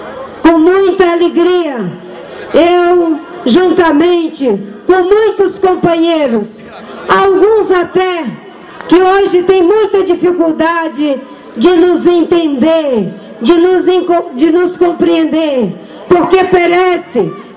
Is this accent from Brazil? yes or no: yes; Acre, Brazil; Comecei lá no meu estado do Acre